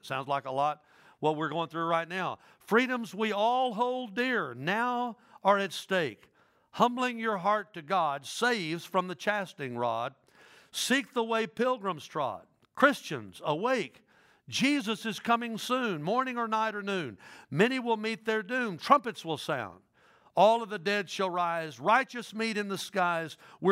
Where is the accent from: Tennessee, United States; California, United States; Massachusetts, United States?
Tennessee, United States; Dyersburg; when I was growing up in Dyersburg